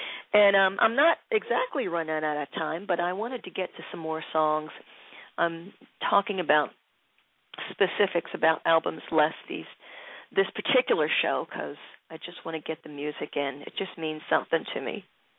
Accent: Philadelphia, Pennsylvania, United States; Growing up in Philadelphia, honest to goodness, I really do have a connection

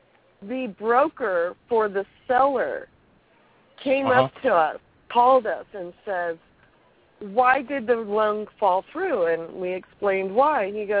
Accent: California, United States; I am California girl. Yes.

